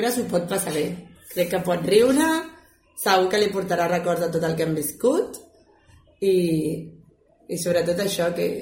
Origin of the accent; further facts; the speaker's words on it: Cerdanyola del Vallès, Catalonia, Spain; Soc de Cerdanyola del Vallès, d'aquí de tota la vida.